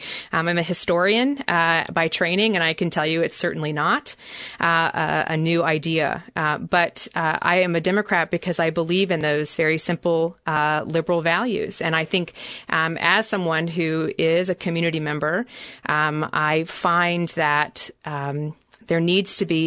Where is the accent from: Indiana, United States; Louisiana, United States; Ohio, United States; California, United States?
Louisiana, United States; New Orleans; I grew up in New Orleans, Louisiana, as a rare bird.